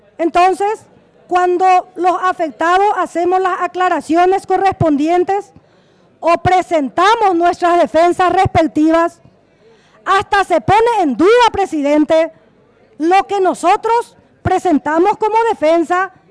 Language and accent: Spanish; Concepción, Paraguay; primero porque soy del departamento de Concepción